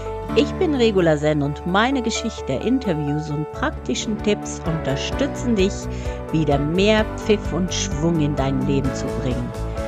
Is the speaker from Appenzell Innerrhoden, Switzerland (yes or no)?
no; Bern, Switzerland; unseres wunderschönen Hauses am Thunersee, wo ich aufgewachsen bin